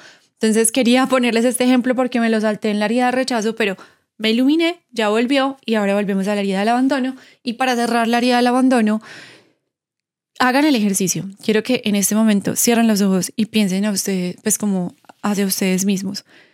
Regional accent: Colombia; ahora hacemos que somos colombianos por eso

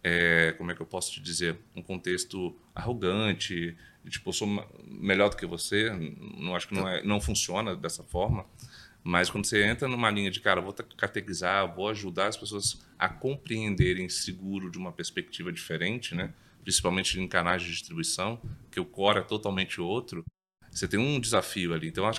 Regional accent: São Gonçalo, Rio de Janeiro, Brazil; Eu sou de São Gonçalo.

